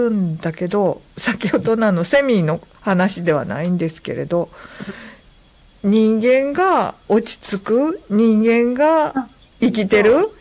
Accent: Kobe, Hyogo, Japan; 私も神戸生まれの神戸育ちなので、よくこうふるさとのなんとかとかって言われてもここやしなってずっと生まれて育ってるしっていう

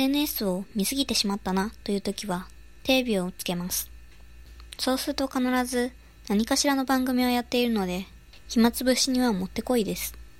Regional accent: Nara, Japan; こちらの写真は私の実家である奈良の車道を撮ったものです。

